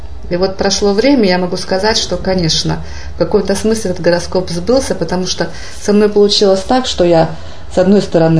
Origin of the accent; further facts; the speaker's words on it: Novosibirsk, Novosibirsk Oblast, Russia; now in Moscow, Russia; и так осталась в Новосибирске. Вот, и закончила там университет. Теперь я больше, конечно, когда я в Москве живу, то я считаюсь из Новосибирска.